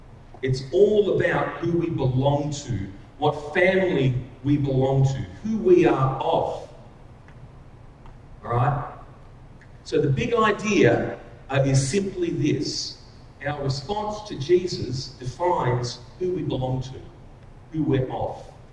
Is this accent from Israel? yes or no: no; Australia; moved away; I'm Australian by birth. I come from Australia. I moved here in 2002. I've lived here ever since.